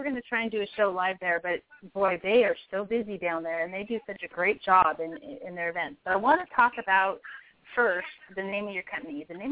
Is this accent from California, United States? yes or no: no; Roseburg, Oregon, United States; he ends up marrying Natalie, who is from my hometown and our hometown in Roseburg.